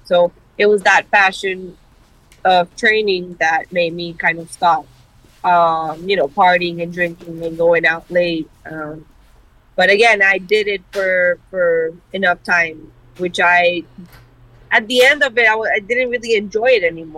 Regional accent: Colombia; I don't know if it's because I grew up in Colombia, and like, you have to be aware of everything.

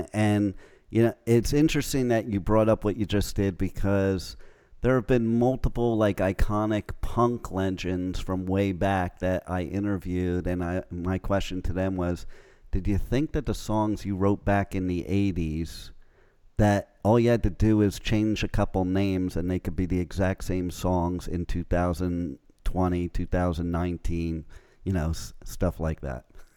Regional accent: Northern United States, United States; I'm also from the North, so I'm a Yankee, like some of those places you just talked about

